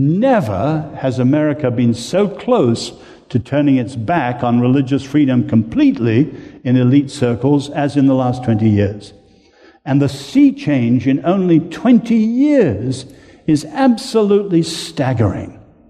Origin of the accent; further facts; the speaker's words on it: England, United Kingdom; Oh, I'm an Englishman. I have no right or intention to address your upcoming election.